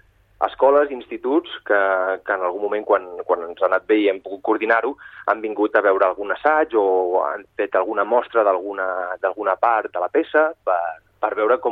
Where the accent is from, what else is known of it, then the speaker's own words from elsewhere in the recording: Barcelona, Catalonia, Spain; Jo soc de Barcelona